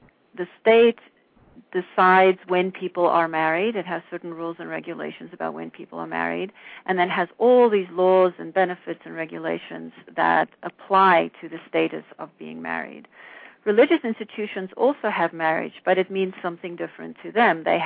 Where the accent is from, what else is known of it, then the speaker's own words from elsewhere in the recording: South Africa; As you may know, I'm from South Africa originally.